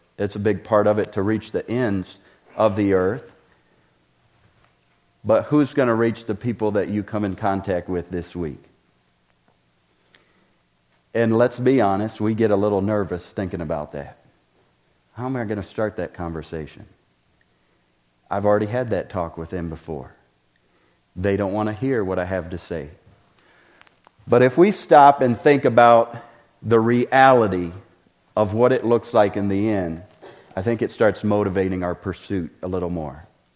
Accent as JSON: {"language": "English", "country": "Haiti", "tie": "born or raised there", "said": "My parents were missionaries in 1980, and I enjoyed growing up in Haiti as a kid"}